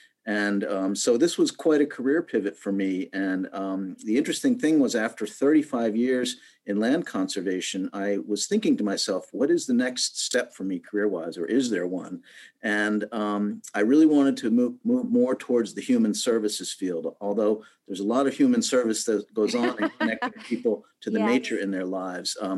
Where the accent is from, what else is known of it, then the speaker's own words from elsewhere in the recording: Morristown, New Jersey, United States; when I was born in Morristown, New Jersey, many, many years ago, which is, of course, the home of the Seeing Eye. And I grew up not far from here in northern New Jersey.